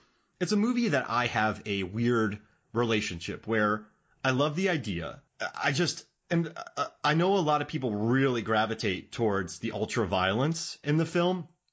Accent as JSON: {"language": "English", "region": "Florida", "country": "United States", "tie": "born or raised there", "said": "Yeah, I was a Tampa Bay Rays fan I grew up in Florida."}